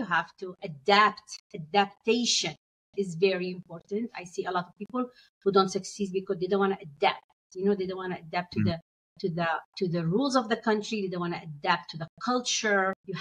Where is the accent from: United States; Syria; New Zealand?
Syria; English is a second language; And then my mom was so homesick, so we had to move back to Syria against really my dad's will. And I grew up in Syria.